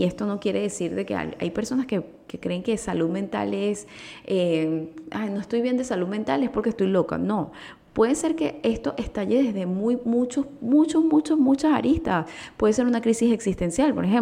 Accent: Venezuela; estando acá en Venezuela, en los últimos años hemos pasado como venezolanos muchos temas de migración.

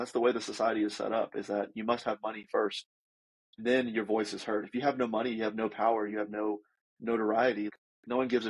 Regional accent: United States; born there; I was born in America where it wasn't like that.

